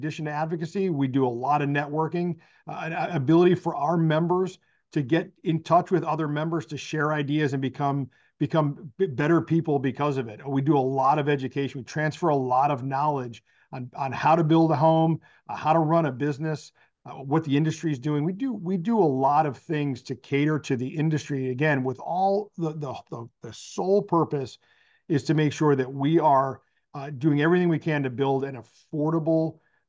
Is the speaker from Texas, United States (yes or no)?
no; Connecticut, United States; moved away as an adult; I'm originally from Connecticut, came down in 1995 to work for a member of Congress.